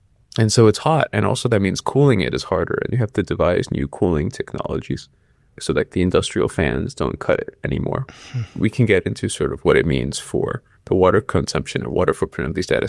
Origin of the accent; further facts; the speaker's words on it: New York City, New York, United States; Actually, I grew up in New York City, and we had window air conditioning units.